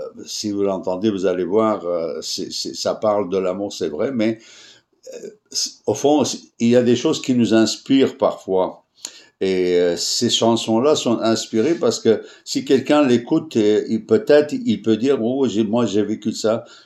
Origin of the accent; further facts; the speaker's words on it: Latakia, Latakia Governorate, Syria; also born or lived in Kessab; j'ai vécu au Moyen-Orient, j'ai vécu en Syrie, je suis né en Syrie, dans un petit village qui s'appelle Kessab, et après ça, on l'a descendu en ville parce qu'on n'avait pas de collège après le sixième, donc on a descendu à Latakié, en Syrie, la ville la plus proche